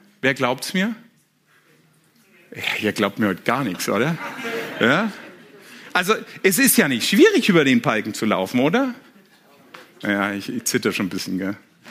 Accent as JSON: {"language": "German", "country": "Germany", "said": "sicherheitsbedürftig ich als Deutscher auch bin"}